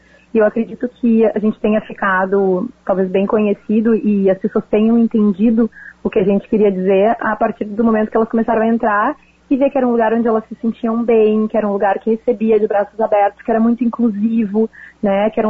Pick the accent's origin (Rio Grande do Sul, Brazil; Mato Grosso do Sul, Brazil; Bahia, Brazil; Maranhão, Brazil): Rio Grande do Sul, Brazil; Novo Hamburgo; nós somos de Novo Hamburgo, então tem muito resíduo da indústria coreano calçadista